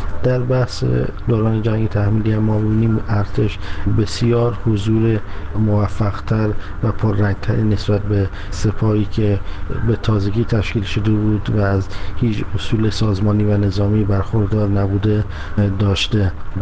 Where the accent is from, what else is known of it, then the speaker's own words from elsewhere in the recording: Iran; از ایران هستم.